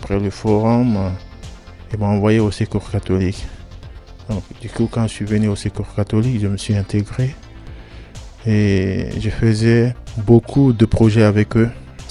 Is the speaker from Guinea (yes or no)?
yes; Guinea; moved away; chez moi en Guinée, je travaillais dans les télécommunications.